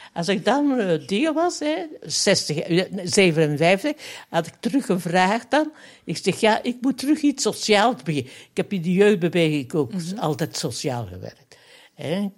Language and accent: Dutch; Flanders, Belgium; Ik ben tweetalig, ja. Maar ik ben Vlaming.